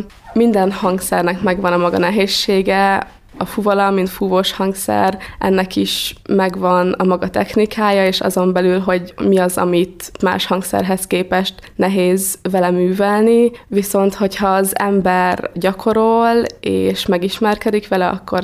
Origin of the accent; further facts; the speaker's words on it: Kiskunhalas, Bács-Kiskun, Hungary; Kiskunhalasi születésű vagyok, itt élek a családommal, két testvéremmel, a szüleimmel. Itt születtem